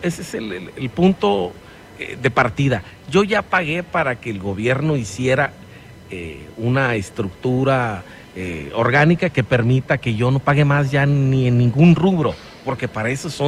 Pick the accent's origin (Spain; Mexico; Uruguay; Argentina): Mexico; la respuesta somos los mexicanos